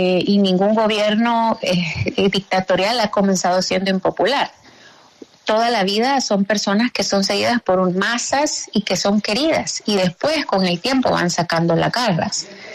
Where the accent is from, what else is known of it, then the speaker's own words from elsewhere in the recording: El Salvador; Entonces, ahorita llevamos como salvadoreños en la prórroga número 42 del régimen de excepción